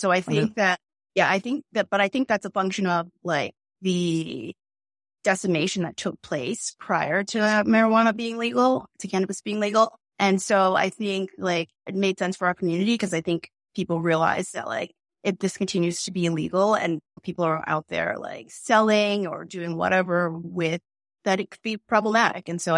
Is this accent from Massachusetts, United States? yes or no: yes; Boston, Massachusetts, United States; also born or lived in Dorchester; so we're Boston natives. I was born in Dorchester, but lived in Rosendale for most of my life.